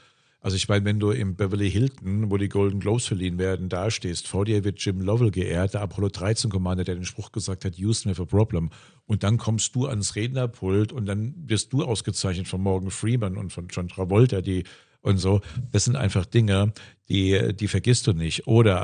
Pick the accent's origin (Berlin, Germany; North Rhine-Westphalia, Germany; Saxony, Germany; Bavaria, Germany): Bavaria, Germany; Aschaffenburg; born there; Ich war ja Aschaffenburger. Ich bin in Aschaffenburg geboren. Bin ja auch vom Friedrich-Dessauer-Gymnasium damit 17 geflogen.